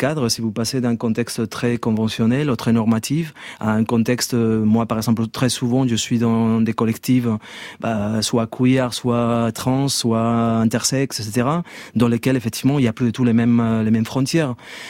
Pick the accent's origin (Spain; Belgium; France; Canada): Spain; French is a second language; j'étais étranger. Étranger, et aux États-Unis aussi, et en tant qu'Espagnol, personne hispanique